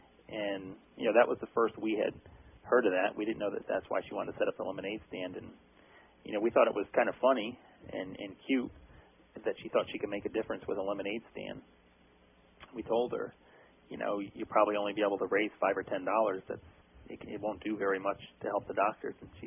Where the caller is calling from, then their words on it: Pennsylvania, United States; I'm calling in from just outside Philadelphia, Pennsylvania.